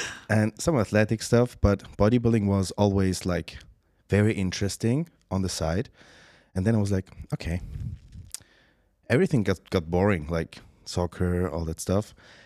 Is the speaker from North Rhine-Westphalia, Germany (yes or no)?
no; Heidelberg, Baden-Württemberg, Germany; Yeah, I grew up in Germany in a very, like, a beautiful, the most beautiful city ever. You can't find any more, like, that's a absolute beauty. It's called Heidelberg.